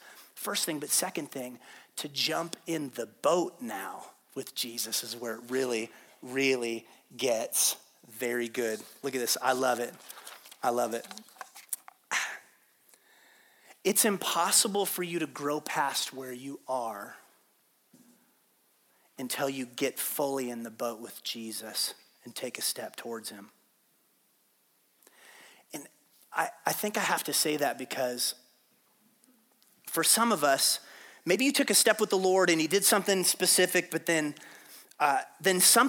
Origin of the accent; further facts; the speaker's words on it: Payson, United States; I'm from Payson.